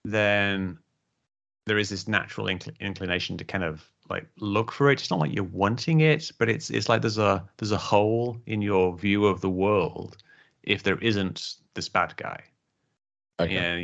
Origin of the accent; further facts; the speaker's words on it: United Kingdom; I'm from Britain